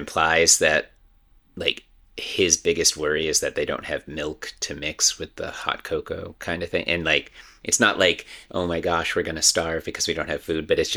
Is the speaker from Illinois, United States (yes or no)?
no; New Hampshire, United States; also born or lived in Massachusetts; I grew up in New Hampshire and in the Massachusetts area.